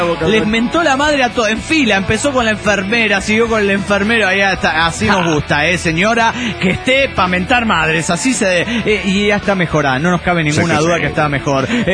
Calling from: Bogotá, Colombia; de Bogotá, Colombia, desde Colombia, la primera vez en esta emisora

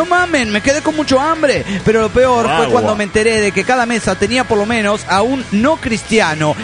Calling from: Rivera, Uruguay; Hola, soy … de Rivera, República Oriental del Uruguay.

